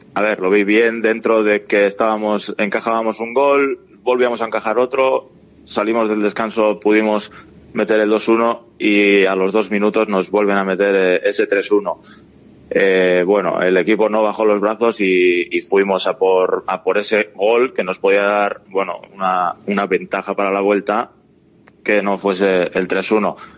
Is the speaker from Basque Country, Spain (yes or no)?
yes; Irun, Basque Country, Spain; Como bien dices, soy de Irún y voy y vengo todos los días a entrenar